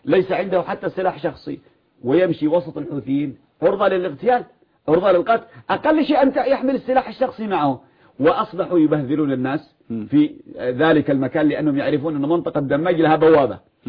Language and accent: Arabic; Yemen; أصبحت نكتة عندنا في اليمن